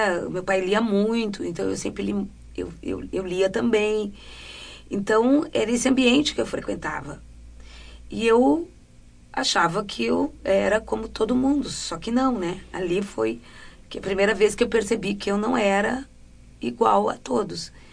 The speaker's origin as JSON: {"language": "Portuguese", "town": "Lajeado", "region": "Rio Grande do Sul", "country": "Brazil", "tie": "born or raised there", "also_born_or_lived": "Taquari", "said": "Eu nasci em Taquari, mas com 11 anos eu fui morar em Lajeado, uma cidade de colonização italiana e alemã. E ali eu já era uma das poucas meninas negras que frequentava, digamos, a sociedade lajadense"}